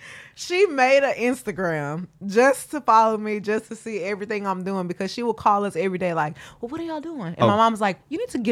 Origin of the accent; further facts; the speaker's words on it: Houston, Texas, United States; But I don't even feel like I sound like I'm from Houston, but people always tell me all the time, like, you have an accent.